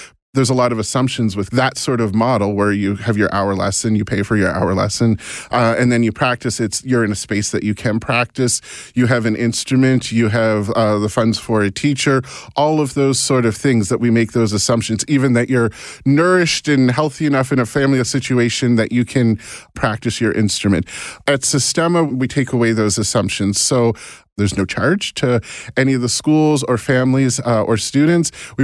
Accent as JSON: {"language": "English", "town": "Halifax", "region": "Nova Scotia", "country": "Canada", "lives_now": "Toronto, Canada", "said": "I'm originally from Halifax, so if I can get near water, then I love it."}